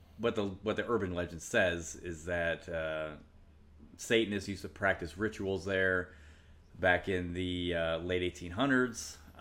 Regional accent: Kansas, United States; Because I grew up in Kansas, but I've heard of this before, but it's not anywhere near where I grew up.

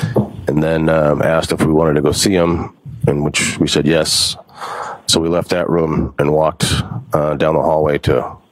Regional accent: Braintree, Massachusetts, United States; So we grew up in Braintree.

